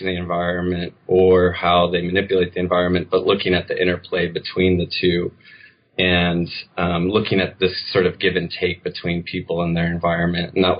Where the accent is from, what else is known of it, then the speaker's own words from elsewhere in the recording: United States; growing up in the United States and consuming a lot of media or images that talked about Amazonia as being this environment constantly under threat